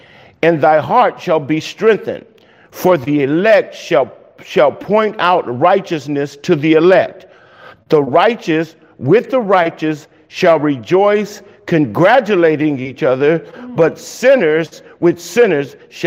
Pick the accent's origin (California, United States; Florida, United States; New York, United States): Florida, United States; Miami; Hey, that's my hometown. Liberty City boy, that's me.